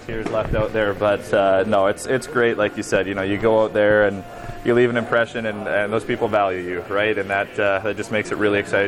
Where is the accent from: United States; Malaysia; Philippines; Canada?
Canada; British Columbia; My hometown is just outside of Vancouver